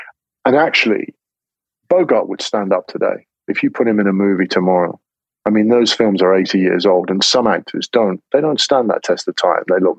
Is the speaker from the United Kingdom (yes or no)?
yes; England, United Kingdom; I'm English, I'm playing American, and I'm surrounded by primarily French actors speaking French.